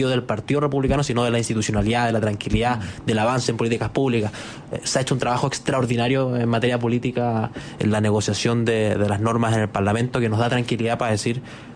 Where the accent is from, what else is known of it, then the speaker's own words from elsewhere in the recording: Araucanía, Chile; Yo soy oriundo de la Araucanía, digamos